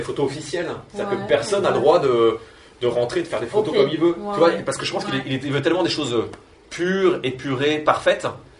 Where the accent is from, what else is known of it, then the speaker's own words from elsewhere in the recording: France; Moi, je veux y aller, je suis français, c'est mon rêve